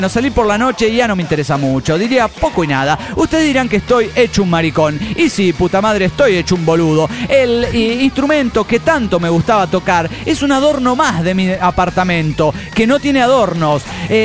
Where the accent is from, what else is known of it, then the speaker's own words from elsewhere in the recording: Mexico City, Mexico; del DF mexicano.